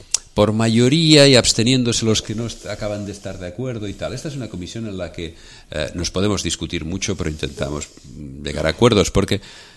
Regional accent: Tarragona, Catalonia, Spain; en Tarragona, en mi tierra, decimos de pon rollo

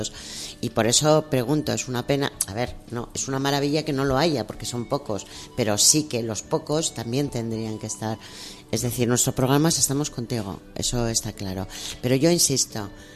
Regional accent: Castile, Spain; yo vengo de un pueblo de Castilla y las casas eran enormes.

